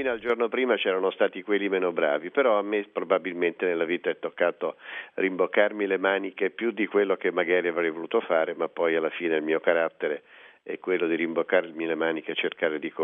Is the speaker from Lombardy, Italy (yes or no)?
no; Siena, Tuscany, Italy; now in Rome, Italy; Dal 1° novembre che io sono qui a Roma, la mia precedente sede è stata Siena. Io sono cresciuto e rimasto a Siena poi dalla mia laurea nel lontanissimo 73